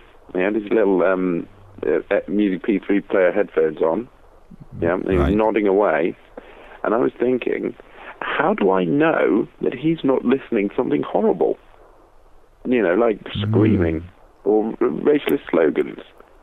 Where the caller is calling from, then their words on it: Torquay, South West England, United Kingdom; I'm calling from Torquay.